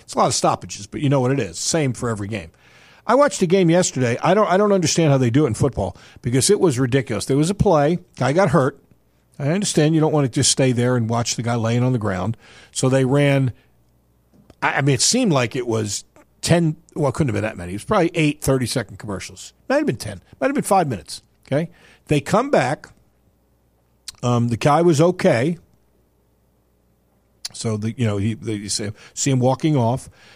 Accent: New York, United States; I grew up in New York, which is a pro town

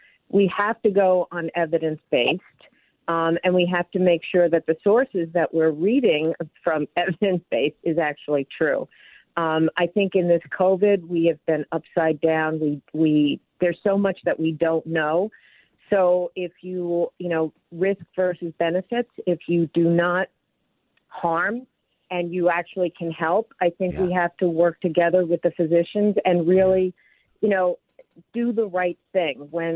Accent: Warren Township, New Jersey, United States; also born or lived in Manhattan; I grew up in Warren Township. I originally was born in Manhattan. Wow. I grew up in Somerset County.

